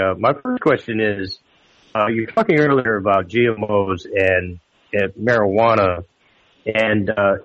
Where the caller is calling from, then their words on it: Arkansas, United States; Yes, I'm calling from Arkansas.